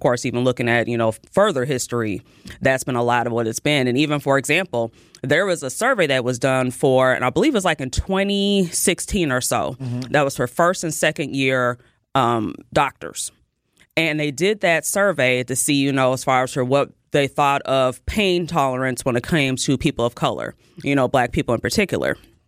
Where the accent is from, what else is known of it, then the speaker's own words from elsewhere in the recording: Milwaukee, Wisconsin, United States; I was born and raised in Milwaukee.